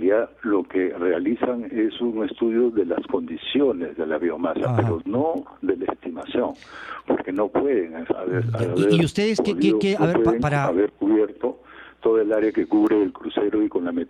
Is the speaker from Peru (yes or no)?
yes; Peru; Son millones de toneladas de anchoveta que nosotros, digamos, como peruanos, disponemos